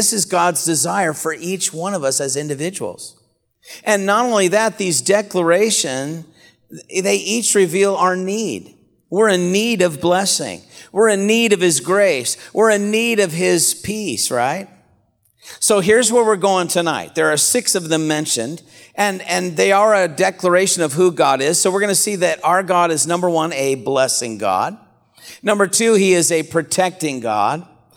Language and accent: English; Houston, Texas, United States; Of course, I'm from Houston, Texas, and my wife and I couldn't get a direct flight